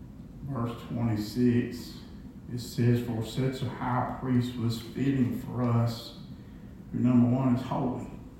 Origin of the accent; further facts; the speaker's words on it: United States; I'm a very prideful person as far as an American. I thank God I'm American.